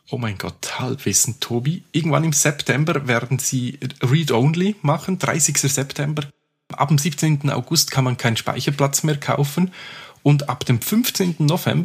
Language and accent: German; Zurich, Switzerland; Und die Ausstellung wird ab eben dem 25.09. bei uns in Zürich stationiert sein.